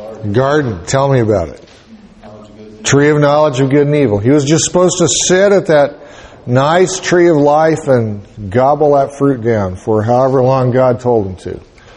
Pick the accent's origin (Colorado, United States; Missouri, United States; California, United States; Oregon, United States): Colorado, United States; Boulder; I remember, I come from Boulder. I don't come from Nashville.